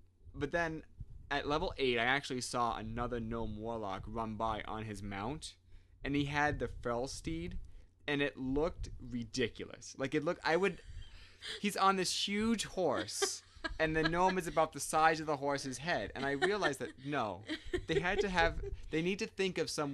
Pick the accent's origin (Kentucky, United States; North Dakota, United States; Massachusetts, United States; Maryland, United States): Massachusetts, United States; I grew up in Massachusetts.